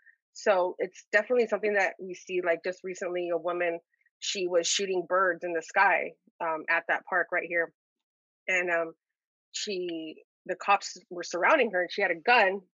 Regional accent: Santa Maria, California, United States; but also like even having kids and growing up in Santa Maria, I was like, I got to get my kids out of here just to experience more.

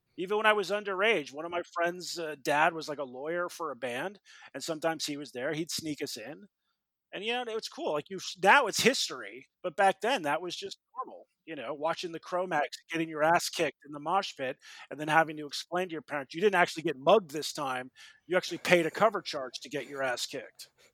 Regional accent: New York City, New York, United States; You know, the best part of growing up in New York was it's just that everybody was here.

